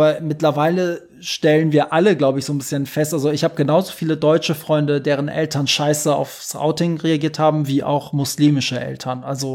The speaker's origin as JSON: {"language": "German", "region": "Hamburg", "country": "Germany", "tie": "born or raised there", "said": "Und seit ich eigentlich denken kann, sind wir dann aber in Hamburg gewesen."}